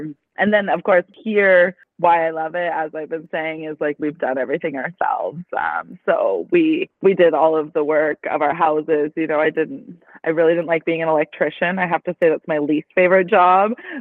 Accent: Canada; I find it quite packed with people for it being rural, because I'm from Canada where you know, rural is really rural.

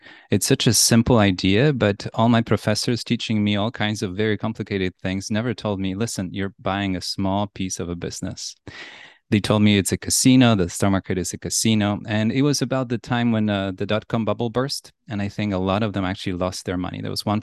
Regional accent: Poland; Well, I grew up in Poland. That's where I was born.

